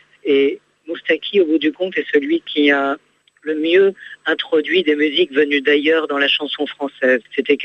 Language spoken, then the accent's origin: French; Morocco; born there; il se trouve que moi-même je suis né au Maroc